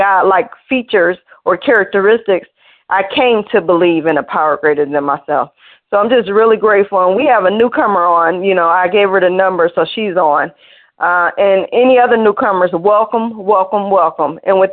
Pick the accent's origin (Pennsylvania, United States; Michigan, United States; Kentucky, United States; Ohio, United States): Ohio, United States; Cleveland; I'm from Cleveland, and I'm a recovered compulsive overeater.